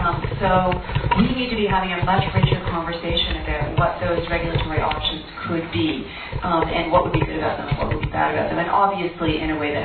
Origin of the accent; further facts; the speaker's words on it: Canada; And it's like, for God's sakes, we're Canadian, we regulate things 17 ways a Sunday.